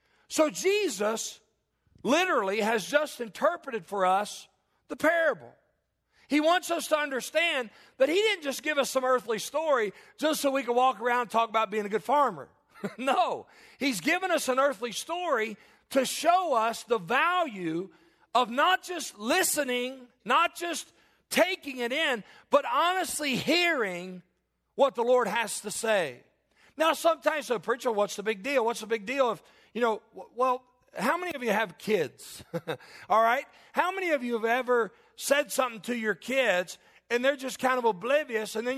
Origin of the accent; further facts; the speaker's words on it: Kentucky, United States; I grew up in Northern Kentucky, and my grandparents, they loved to farm.